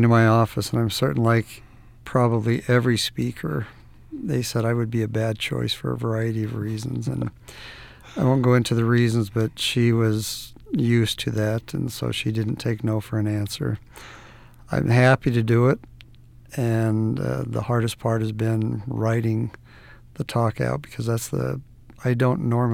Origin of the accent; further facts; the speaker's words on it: Arizona, United States; No, I actually grew up in Arizona. I'm an Arizona native